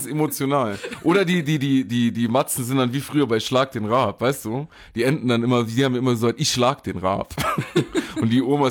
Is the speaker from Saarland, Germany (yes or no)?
yes; Saarland, Germany; da kann man sagen als Saarländer